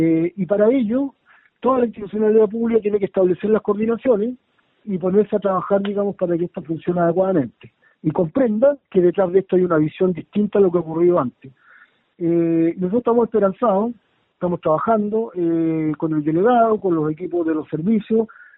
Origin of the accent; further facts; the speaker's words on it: Araucanía, Chile; yo soy de la Araucanía, que he trabajado en lo público siempre, digamos, vinculado a lo público, que esta es la tierra donde nací, por lo tanto quiero que la gente con la que me he criado esté mejor